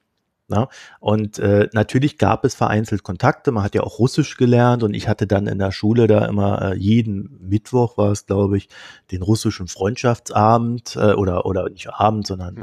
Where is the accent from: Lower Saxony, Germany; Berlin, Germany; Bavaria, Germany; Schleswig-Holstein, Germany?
Berlin, Germany; Ich komme aus Berlin, also. Ich muss ja dazu sagen, Berlin war ja so quasi die liberale Bohème innerhalb der DDR.